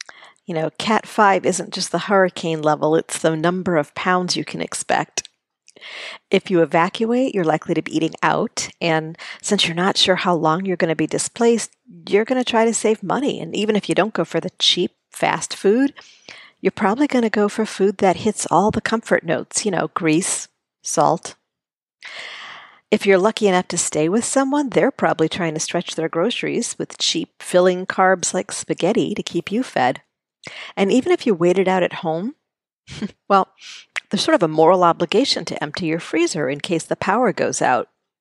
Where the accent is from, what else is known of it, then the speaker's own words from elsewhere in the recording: New Orleans, Louisiana, United States; I grew up in New Orleans, and I lived through Betsy.